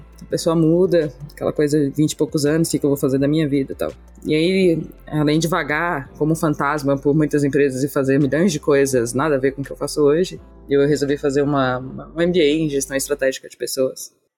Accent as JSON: {"language": "Portuguese", "town": "Florianópolis", "region": "Santa Catarina", "country": "Brazil", "moved": "as an adult", "lives_now": "São Paulo, Brazil", "said": "Bom, eu tenho 36 anos, moro em São Paulo, mas eu sou de Santa Catarina. Me mudei pra São Paulo faz 6 anos, quase."}